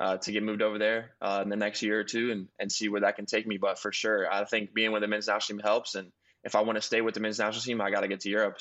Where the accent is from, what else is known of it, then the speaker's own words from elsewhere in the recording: Birmingham, Alabama, United States; Right. I was raised in Birmingham.